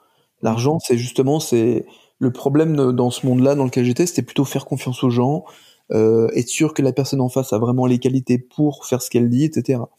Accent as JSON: {"language": "French", "region": "Auvergne-Rhône-Alpes", "country": "France", "said": "je suis retourné dans ma région d'origine, qui est la Haute-Savoie, pour travailler en Suisse."}